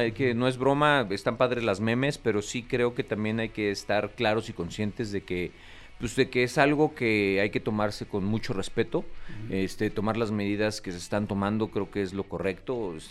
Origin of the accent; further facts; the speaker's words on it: Mexico; nosotros como mexicanos creo que podemos estar en esa etapa